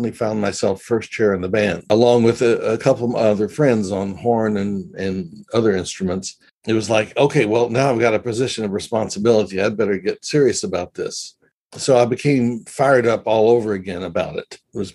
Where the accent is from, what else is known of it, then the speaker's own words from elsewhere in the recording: Memphis, Tennessee, United States; I was in the fifth grade, 10 years old, in Memphis, Tennessee, which is my hometown.